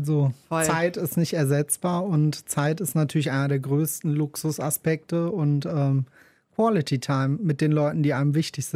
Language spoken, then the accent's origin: German; Wuppertal, North Rhine-Westphalia, Germany; Also ich bin wirklich ein richtiger Wuppertaler. Meine Mutter ist auch in Wuppertal geboren und mein Vater kommt aus Griechenland. Und ist dann sehr früh im Kindesalter auch nach Wuppertal gekommen.